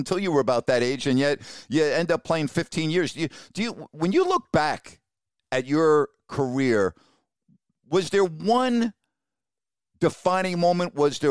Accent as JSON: {"language": "English", "region": "New York", "country": "United States", "tie": "born or raised there", "said": "I grew up in New York, too."}